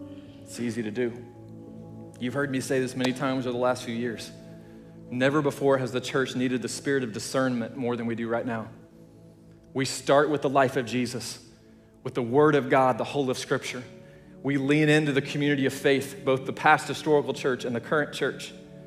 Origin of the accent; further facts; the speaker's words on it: Oklahoma, United States; also born or lived in Texas; I grew up mostly in Oklahoma, Texas, these areas.